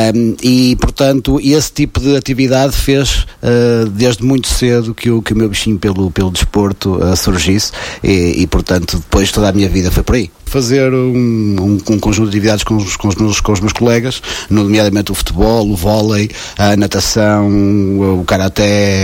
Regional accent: Aveiro, Portugal; eu sou um vareiro, eu venho da praia, venho dos Muris, sou natural dos Muris e passei a grande parte da minha vida na terra, portanto na minha terra, onde sou muito ligado às minhas raízes, à minha família, aos meus amigos

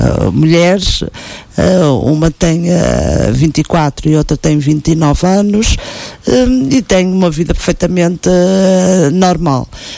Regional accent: Santa Maria da Feira, Aveiro, Portugal; also born or lived in Viseu; minha mãe, para sentir-se mais confortada, portanto, e acompanhada, teve-me em Viseu. Mas meus pais já viviam cá e eu, portanto, passei toda a minha infância, adolescência em Fienze, até casar. Depois, portanto, segui o trajeto de qualquer jovem de Santa Maria da Feira, estudei.

